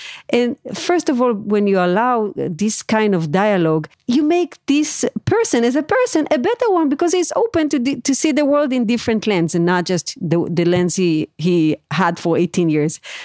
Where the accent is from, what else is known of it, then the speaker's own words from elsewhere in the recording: Beit She'an, Northern District, Israel; There is one next to my hometown, Beit Shean.